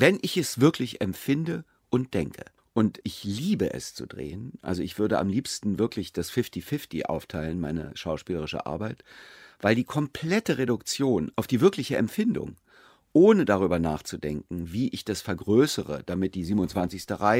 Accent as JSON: {"language": "German", "region": "Berlin", "country": "Germany", "said": "ich bin ja selber Berliner."}